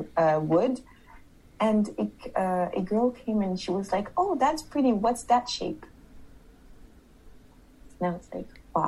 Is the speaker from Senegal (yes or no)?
yes; Senegal; oh, I'm from Senegal, but why are you so light?